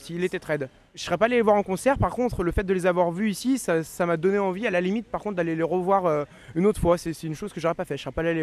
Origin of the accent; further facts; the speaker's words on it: Lyon, Auvergne-Rhône-Alpes, France; Alors moi là je vais au camping, donc nous on est lyonnais.